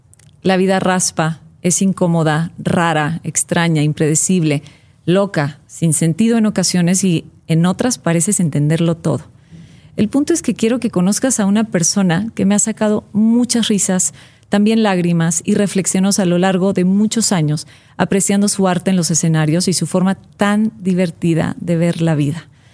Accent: Sonora, Mexico; moved away as an adult; now in Mexico City, Mexico; Yo llegué a la Ciudad de México cuando tenía 20 años.

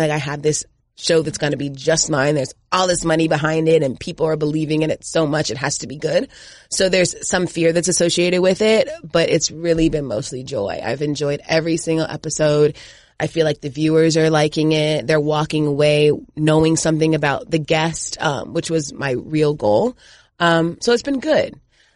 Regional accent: Georgia, United States; I'm not from the city of Atlanta. 20 minutes out. Don't play me.

